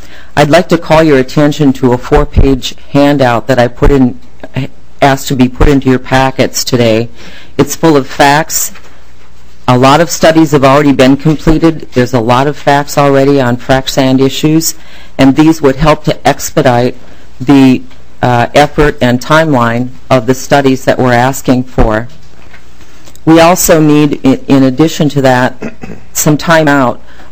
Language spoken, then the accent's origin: English; Florence Township, United States; I'm from Florence Township.